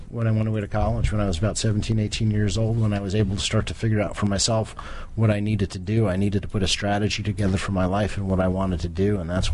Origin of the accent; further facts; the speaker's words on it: Scotch Plains, New Jersey, United States; Scotch Plains, New Jersey.